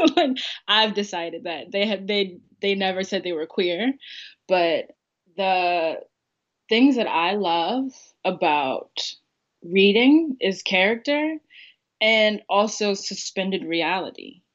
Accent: Baltimore, Maryland, United States; I'm from Woodlawn, the greatest suburb in Baltimore.

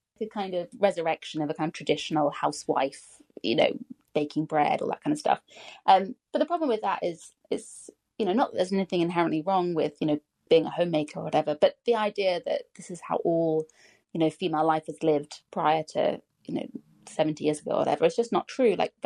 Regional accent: London, United Kingdom; I grew up in London, in a city, went to a normal inner city public school

